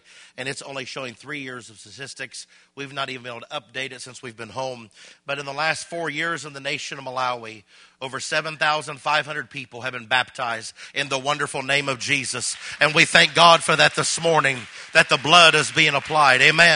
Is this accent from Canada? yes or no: no; Columbus, Ohio, United States; I am from Columbus, Ohio. Originally, that is my home. Been born and raised there. Fifth generation Pentecostal, and blessed by that.